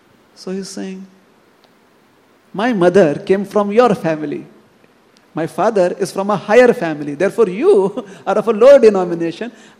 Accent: India; Apun dono Indian. He is Indian, I am Indian. So we feel proud.

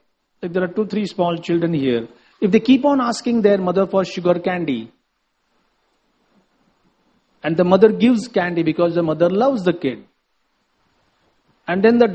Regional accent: Maharashtra, India; I am from Maharashtra, but it's not like every time you see an elder, you touch his feet.

